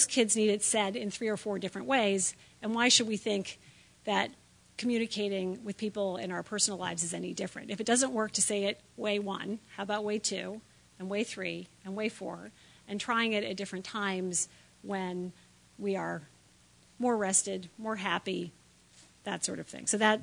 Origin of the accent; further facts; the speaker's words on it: Washington, District of Columbia, United States; I grew up in Washington, D.C. in the 70s.